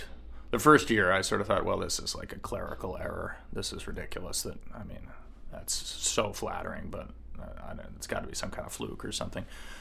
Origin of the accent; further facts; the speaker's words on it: Portland, Maine, United States; born there; And I had lived in Portland in the past. I was born in Portland. I went to college in Maine.